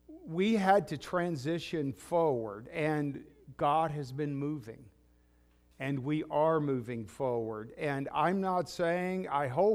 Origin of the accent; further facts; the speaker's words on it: West Virginia, United States; accent: West Virginia; I still have my West Virginia accent, and I tell people I just assume maybe the Lord's going to send me back there one day and I'll still need it.